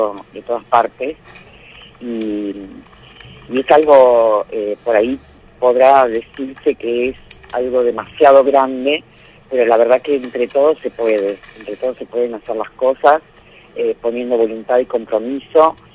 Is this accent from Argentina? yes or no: yes; Argentina; Somos los argentinos, somos muy solidarios.